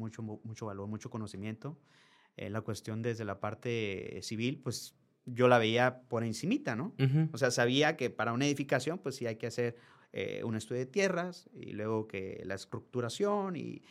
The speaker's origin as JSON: {"language": "Spanish", "town": "Tijuana", "region": "Baja California", "country": "Mexico", "said": "Yo vengo de Tijuana."}